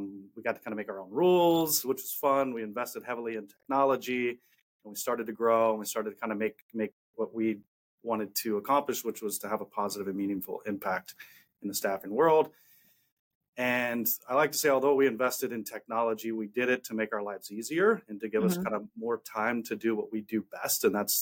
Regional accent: Louisiana, United States; born there; now in Pittsburgh, United States; So I was born in Louisiana. I have four brothers who I'm very close with. I traveled a lot growing up, so I was constantly forced to kind of adapt to new cities and meet new friends.

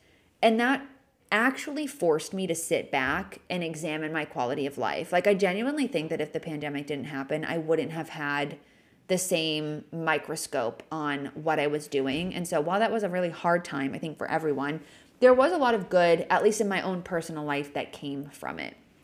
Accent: New England, United States; now in Los Angeles, United States; but it was a benefit for me because I grew up in New England. So I was used to like 5 to 6 months of the year, it was cold and kind of miserable.

